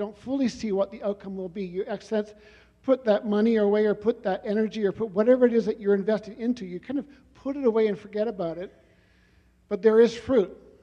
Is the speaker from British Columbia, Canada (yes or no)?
yes; Vancouver, British Columbia, Canada; also born or lived in Asia; now in Calgary, Canada; And I'm originally from Vancouver.